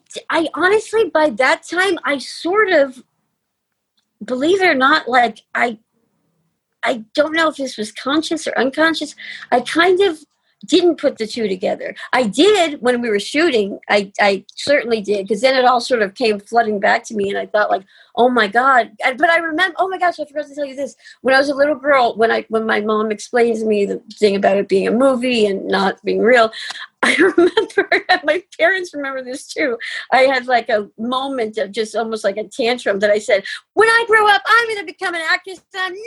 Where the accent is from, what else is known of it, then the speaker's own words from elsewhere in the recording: Brooklyn, New York, United States; And so when I was in second grade and I grew up in Brooklyn